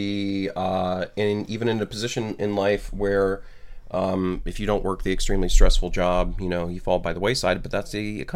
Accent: Florida, United States; born there; So I was born in Florida, and that's where my mom taught college.

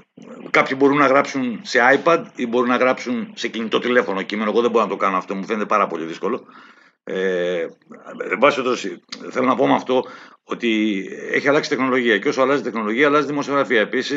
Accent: Rethymno, Crete, Greece; Εγώ είμαι από το Ρέθυμνο. Πηγαίνω όσο μπορώ, όποτε μπορώ.

